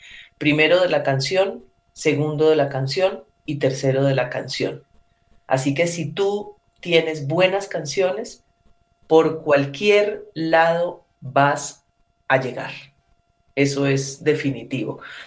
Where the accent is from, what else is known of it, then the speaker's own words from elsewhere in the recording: Ginebra, Valle del Cauca, Colombia; born there; yo nací en el Valle del Cauca, en Ginebra, soy hija del Festival del Mono Núñez, y mi raíz principal es la música andina